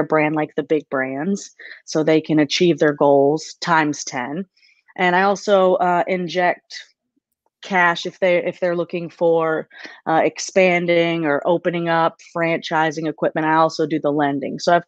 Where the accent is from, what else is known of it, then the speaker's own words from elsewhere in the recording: Maine, United States; moved away as an adult; now in Nashville, United States; You know, I grew up in Maine, so I'm from Maine. I'm from, you know, the mountains where there wasn't a lot going on.